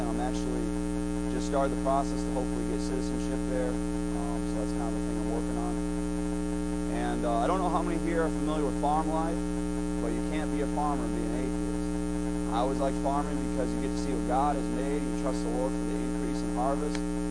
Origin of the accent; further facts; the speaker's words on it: Wisconsin, United States; This is the barn I worked in growing up in Wisconsin. I grew up on a dairy farm